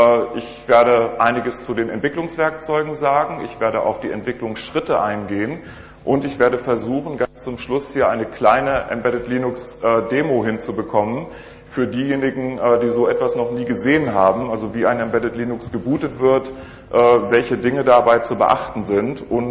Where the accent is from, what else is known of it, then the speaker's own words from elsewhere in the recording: Hanover, Lower Saxony, Germany; Ich komme aus Hannover und arbeite dort für die Firma SSV Embedded Systems